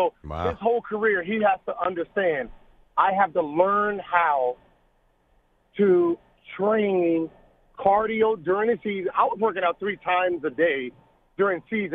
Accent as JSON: {"language": "English", "region": "California", "country": "United States", "said": "Because, you know … I'm from the Valley, 818. So … was the Valley's rapper, you know, because we heard he went to Taft High School."}